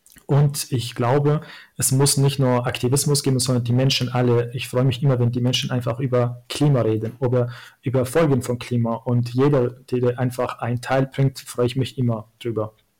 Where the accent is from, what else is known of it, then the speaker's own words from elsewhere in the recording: Syria; German is a second language; now in Germany; Ich komme aus Syrien, ich bin Kurde und als Kurde hat man auch oft sozusagen unterdrückt ist, oder als Kurde war ich auch unterdrückt in Syrien.